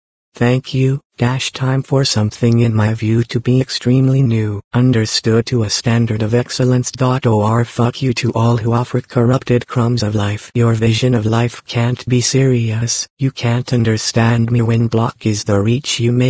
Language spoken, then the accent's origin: English; San Bernardino, California, United States; San Bernardino Police Department - a sad state of affairs here in this city of my hometown